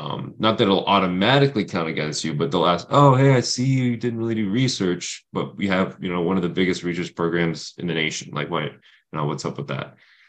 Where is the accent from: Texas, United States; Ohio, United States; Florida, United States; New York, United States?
Florida, United States; also born or lived in Minnesota; I was born in Minnesota and raised in Florida. So kind of two polar opposites.